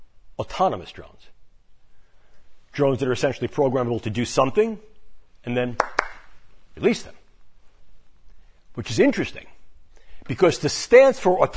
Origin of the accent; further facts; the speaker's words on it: New York, United States; as used to say in my hometown back in New York, all yous